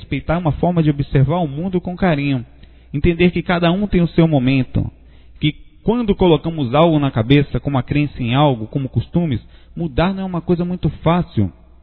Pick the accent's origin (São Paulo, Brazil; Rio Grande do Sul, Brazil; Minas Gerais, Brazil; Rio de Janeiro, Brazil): São Paulo, Brazil; Santos; born there; nasci em Santos, torço pelo Santos também.